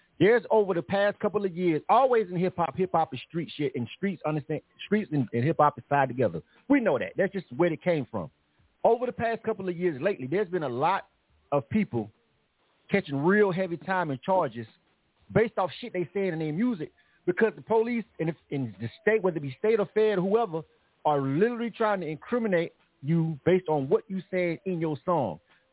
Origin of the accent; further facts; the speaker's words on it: Panama City, Florida, United States; He's from Glenwood. I'm from Glenwood. He's from Mid Harbor. You know what I'm saying? But it's Panama City, right?